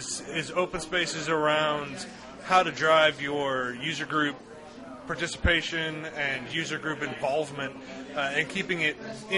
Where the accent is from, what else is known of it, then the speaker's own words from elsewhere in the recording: Kansas City, Missouri, United States; Kansas City, Missouri.